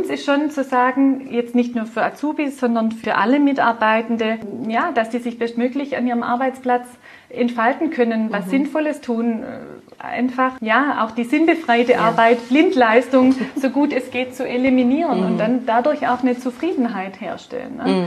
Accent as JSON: {"language": "German", "region": "Baden-Württemberg", "country": "Germany", "accent": "Swabian", "said": "Wir sind Schwaben, ich gehe davon aus, man hört es auch an meinem Dialekt."}